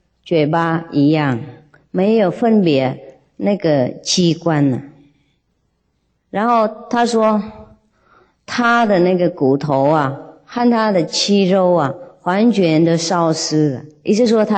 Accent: China; 我们也是中国人，从小就读了，上大学也读

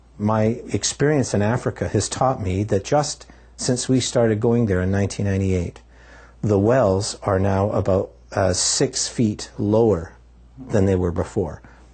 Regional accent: Canada; asked my wife and I to go as a Canadian observers

